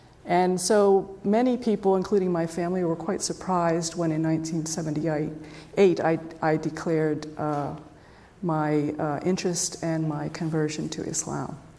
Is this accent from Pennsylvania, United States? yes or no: yes; Pittsburgh, Pennsylvania, United States; I have been a resident of State College for the past 27 years. I am a lifelong Pennsylvania resident. I grew up in Pittsburgh, and I am a convert to Islam. I converted in 1978.